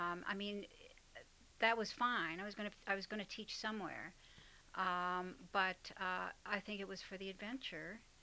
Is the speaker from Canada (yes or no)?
yes; Canada; Actually, because I grew up in Canada, I had heard, we had studied the Rhodesias and the Nyasaland